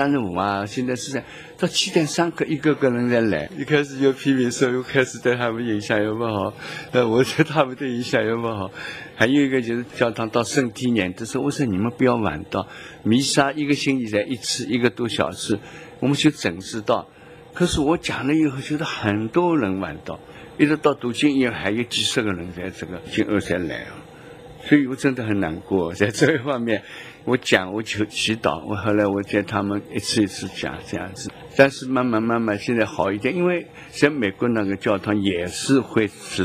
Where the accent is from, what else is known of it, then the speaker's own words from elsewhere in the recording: Shanghai, China; accent: Shanghai Mandarin; now in Taiwan; 你们是台湾国语，我是上海国语